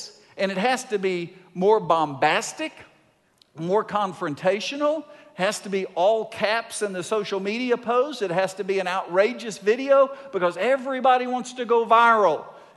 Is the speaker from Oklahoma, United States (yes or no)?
yes; Bowlegs, Oklahoma, United States; I grew up in Bowlegs, Oklahoma. And there, Jeff Foxworthy's redneck jokes are culture.